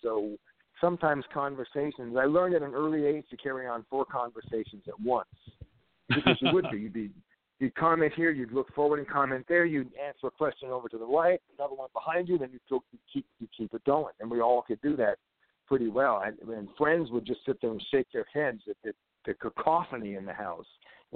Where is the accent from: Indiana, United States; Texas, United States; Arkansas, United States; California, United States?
California, United States; Long Beach; born there; also born or lived in Switzerland; I grew up kind of everywhere. I was born in Long Beach, California, and I lived out here as a child. And then my mother traveled a great deal and would take us with her.